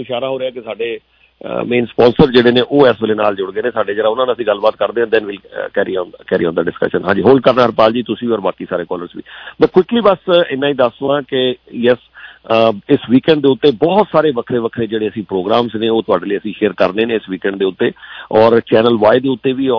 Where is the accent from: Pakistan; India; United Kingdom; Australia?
India; Jalandhar, Punjab; sir ਮੈਂ ਜਲੰਧਰ ਤੋਂ ਹਾਂ